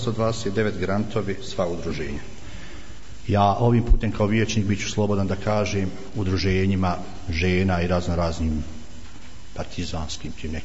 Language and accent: Bosnian; Ravne, Federation of Bosnia and Herzegovina, Bosnia & Herzegovina; i dolazim iz Ravni